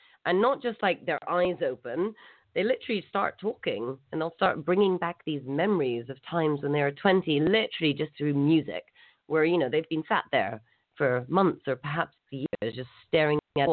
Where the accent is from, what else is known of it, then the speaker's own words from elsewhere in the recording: Saudi Arabia; And also from growing up in Saudi Arabia, like I had, I like to be aware of my surroundings